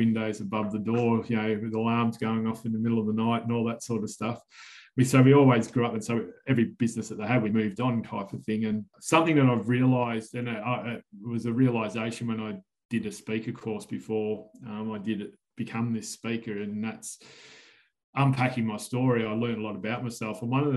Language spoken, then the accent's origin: English; Melbourne, Victoria, Australia; growing up in Melbourne as that kid